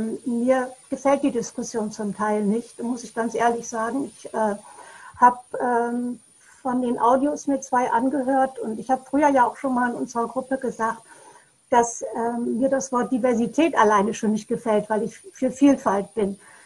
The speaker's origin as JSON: {"language": "German", "town": "Bremerhaven", "region": "Bremen", "country": "Germany", "said": "Ich komme aus Bremerhaven"}